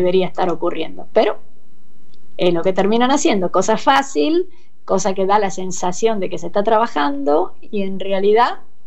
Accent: Córdoba, Argentina; Nosotros los cordobeses los integramos a ustedes

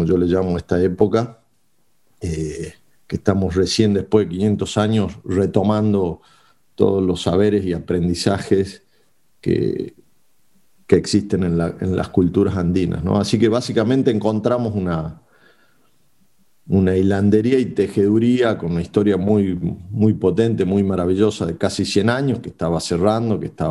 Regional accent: Salta, Argentina; born there; como yo nací en Salta y siempre digo que me siento más latinoamericano que argentino, digamos, los que nacemos en el norte tenemos esa conexión profunda con Latinoamérica, que viene por lo andino, por lo ancestral.

